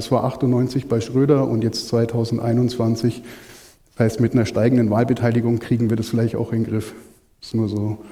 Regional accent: Munich, Bavaria, Germany; born there; bin gebürtiger Münchner und seit Mitte der 90er in München so subkulturell relativ viel unterwegs

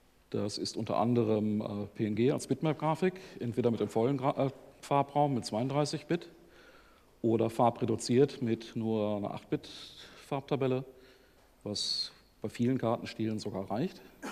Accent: Bielefeld, North Rhine-Westphalia, Germany; ich komme aus Bielefeld.

